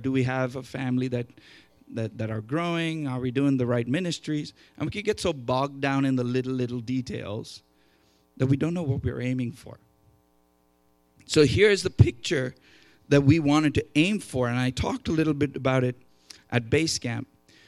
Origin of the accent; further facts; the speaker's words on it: India; also born or lived in England; because I come originally from India by way of England.